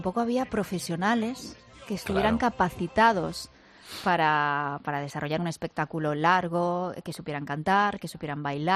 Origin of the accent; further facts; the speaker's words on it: Madrid, Community of Madrid, Spain; como madrileña que soy